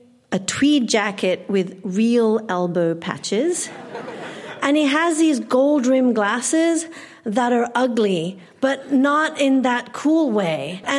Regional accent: California, United States; because I'm a transplant from California and I'm unprepared.

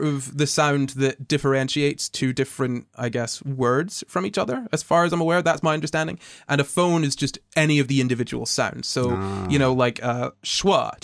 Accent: Scotland, United Kingdom; now in England; I'm a Scottish person that's been living in England for about 7 or 8 years, and English people made fun of me, and so I had to change my accent.

